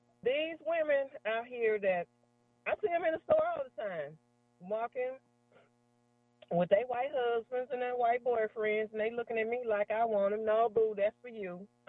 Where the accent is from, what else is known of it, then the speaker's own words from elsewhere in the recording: Mississippi, United States; Slang and all, I'm from Mississippi. It don't make my dialect no better than yours.